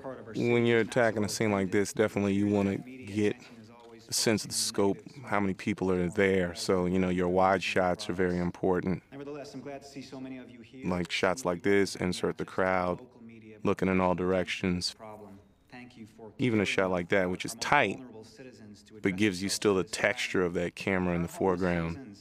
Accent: Silver Spring, Maryland, United States; I'm from Silver Spring. While we're shouting out Maryland folks.

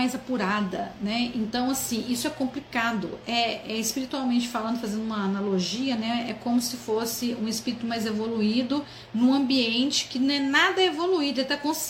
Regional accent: Pompeu, Minas Gerais, Brazil; Cada um, ou como dizendo minha terra, lá em Pompeu, cada um sabe onde o calo dói, né?

